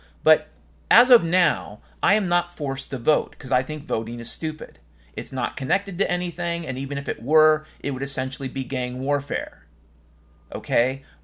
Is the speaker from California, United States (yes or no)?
no; Washington, United States; I grew up in Washington State. Yeah, it's true. I went to school in Seattle